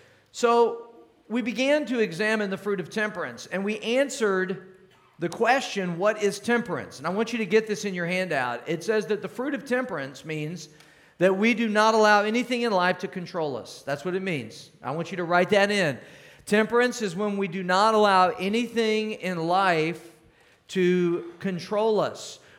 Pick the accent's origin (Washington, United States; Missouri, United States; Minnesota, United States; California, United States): Missouri, United States; Cape Girardeau; flowing here beautifully through my hometown, Cape Girardeau, Missouri, and that's the Mississippi, the mighty Mississippi River.